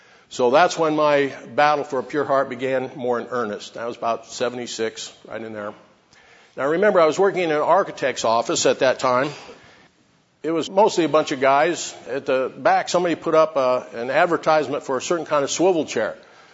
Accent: Lincoln, Nebraska, United States; I'm from Lincoln, Nebraska

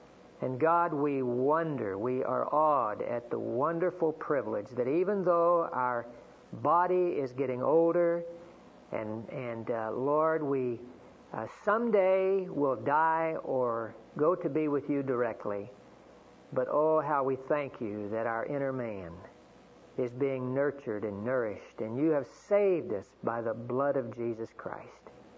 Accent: Oklahoma, United States; also born or lived in Texas; Well, I tell people that I was born in Texas but reared in Oklahoma, and Oklahoma is the Sooner State.

